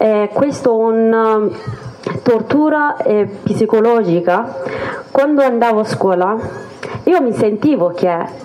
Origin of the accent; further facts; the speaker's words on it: Turkey; Italian is a second language; E tu dici che vengo dalla Kurdistan. Però in Turchia questo non esiste. E dicono sei turca. Io dico non sono curda. E perché parli turco?